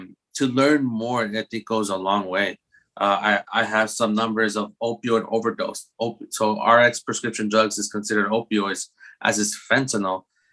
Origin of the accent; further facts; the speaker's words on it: Guatemala; my background, you know, I'm from Guatemala, so Latinx background.